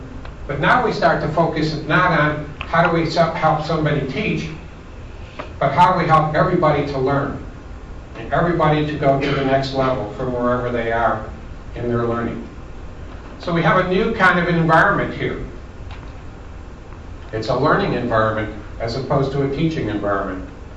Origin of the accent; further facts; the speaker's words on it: Buffalo, New York, United States; now in Washington, D.C., United States; I live in Washington, D.C. I grew up in Buffalo, okay? So I live in Washington, D.C.